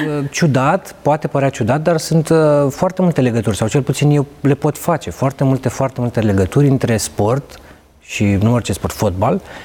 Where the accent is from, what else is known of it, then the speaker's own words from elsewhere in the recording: Bușteni, Prahova, Romania; Bușteni, Prahova.